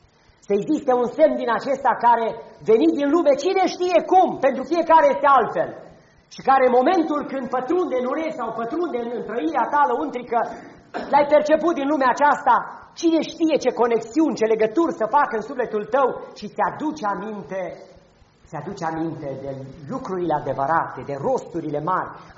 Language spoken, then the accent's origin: Romanian; Transylvania, Romania; Să știți că în copilărie, în Transilvania, aici n-am sesizat lucrurile acestea